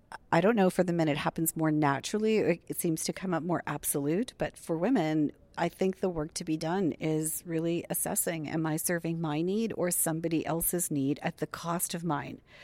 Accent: Canada; I'm from Canada

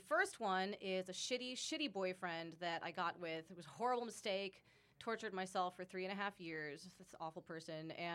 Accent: La Crescenta, California, United States; born there; Well, actually, I was born in La Crescenta. I lived in the Valley for a long time, but it's right. All 818.

